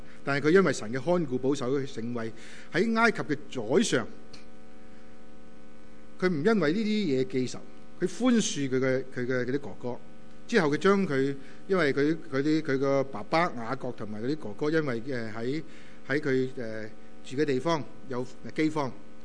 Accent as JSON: {"language": "Chinese", "country": "China", "said": "但是我们好像我们中国人一样，我们虽然有时候在这里即是移民来到这里"}